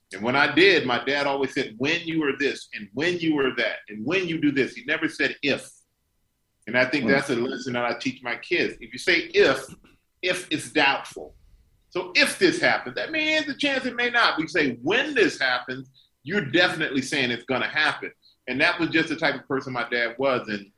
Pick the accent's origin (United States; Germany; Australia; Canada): Germany; We're in Germany. I'm growing up in Germany. My dad's in the Army.